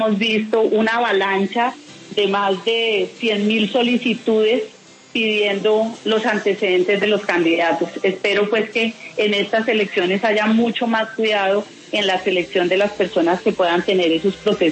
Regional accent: Girardot, Cundinamarca, Colombia; Precisamente porque se trata de mi tierra y, en segundo lugar, porque me tocaría adentrarme en la política menuda de Girardot, que conozco muy bien

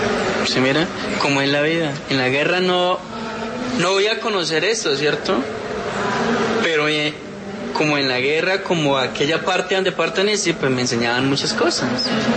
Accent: Gaitania, Tolima, Colombia; donde soy yo, de Gaitania, Tolima, del Oso.

